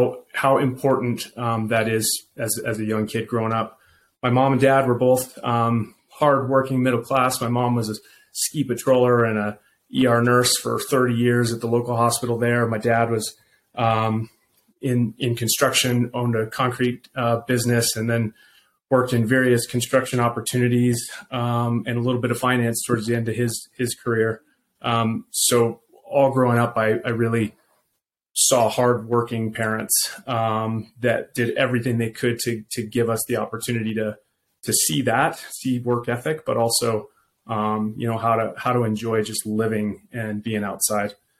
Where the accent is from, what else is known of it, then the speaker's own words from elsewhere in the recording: Durango, Colorado, United States; So Regan, as you mentioned, born and raised in Durango. I was a child and a product of the 80s.